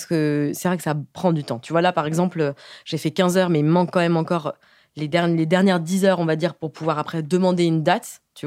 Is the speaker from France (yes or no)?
yes; Mulhouse, Grand Est, France; Parce que je suis partie tôt de Mulhouse.